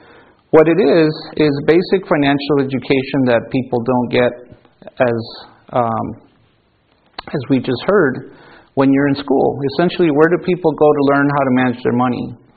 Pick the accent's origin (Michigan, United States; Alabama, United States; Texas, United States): Texas, United States; El Paso; I grew up in El Paso, Texas. That's where I was born. I went to school there.